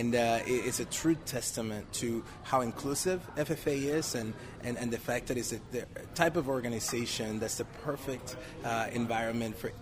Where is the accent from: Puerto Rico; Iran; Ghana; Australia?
Puerto Rico; the fact that I grew up in Puerto Rico